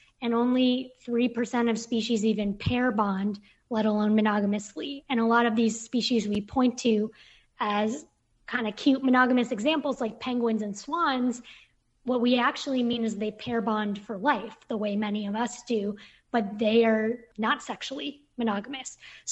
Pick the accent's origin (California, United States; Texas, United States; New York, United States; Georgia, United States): California, United States; I was from the Bay Area, living in Brooklyn.